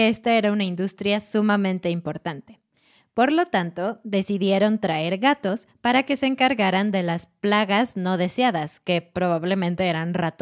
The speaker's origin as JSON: {"language": "Spanish", "country": "Mexico", "moved": "as an adult", "said": "siendo mexicana y habiendo vivido en México por 27 años"}